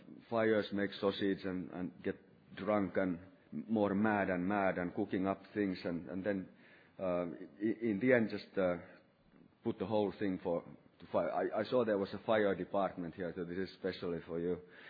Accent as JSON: {"language": "English", "region": "Lapland", "country": "Finland", "tie": "born or raised there", "said": "Actually, I grew up in Lapland, the most north part of our country, somehow on the border between the northern forest and the tundra, north of our village. I'm a village person, so to say"}